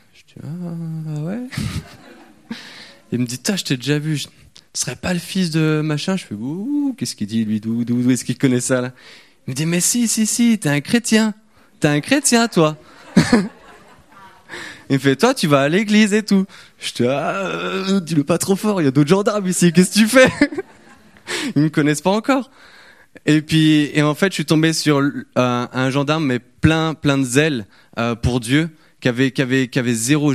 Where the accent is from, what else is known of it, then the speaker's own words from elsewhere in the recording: Auvergne-Rhône-Alpes, France; j'aimerais bien retourner vers chez moi, en Savoie, parce que c'est quand même plus joli.